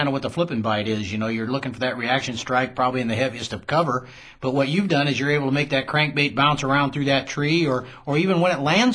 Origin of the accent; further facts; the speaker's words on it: Illinois, United States; You know, I'm from Illinois, and we throw a crankbait in a lot of the river systems